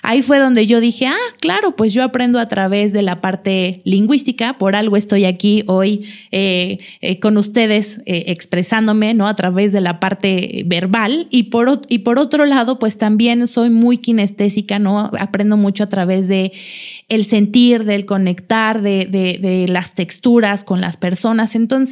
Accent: Mexico City, Mexico; Yo también vengo de la Ciudad de México, como muchos de ustedes.

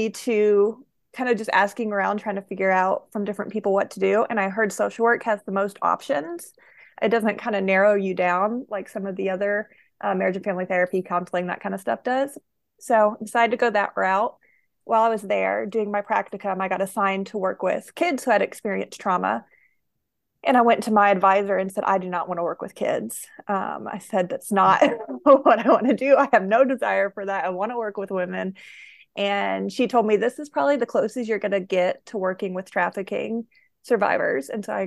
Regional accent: the South, United States; moved away as an adult; now in Illinois, United States; I grew up in the South and moved to Illinois about 4 years ago to work for Eden's Glory.

